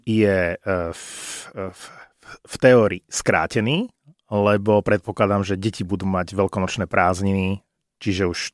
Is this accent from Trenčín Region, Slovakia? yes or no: no; Prešov, Prešov Region, Slovakia; tak ja som z Prešova